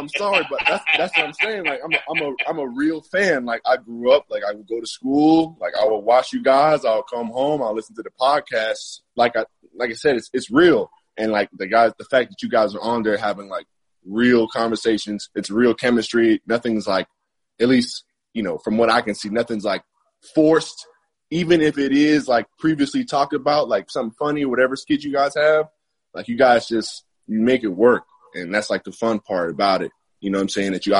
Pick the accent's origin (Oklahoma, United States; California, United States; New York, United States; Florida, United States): Florida, United States; West Palm Beach; so I'm a South Florida kid, so I'm from West Palm Beach, Florida, so you guys are right down the street